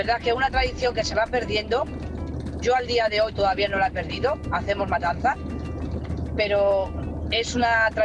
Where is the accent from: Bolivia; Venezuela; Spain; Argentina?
Spain; Villanueva de la Sierra, Extremadura; also born or lived in San Sebastián; yo soy de San Sebastián, con sangre extremeña. Luego yo me crié en un pueblo, Villanueva de la Sierra, aquí en la provincia de Cáceres.